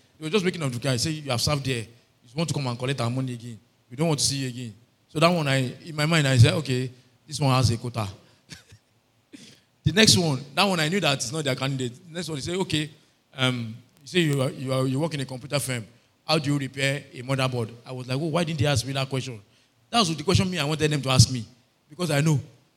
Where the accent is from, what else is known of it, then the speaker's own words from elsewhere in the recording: Abeokuta, Ogun, Nigeria; I said, I'm from Ogun State. They said, where are you from in Ogun State? I said, I'm from Abeokuta.